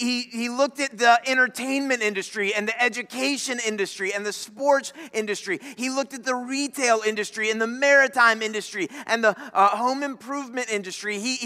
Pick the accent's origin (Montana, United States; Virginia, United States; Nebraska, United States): Virginia, United States; Newport News; Now, I'm not from Charlottesville. Don't want to be from Charlottesville, to be honest with you. Right? But I'm Newport News.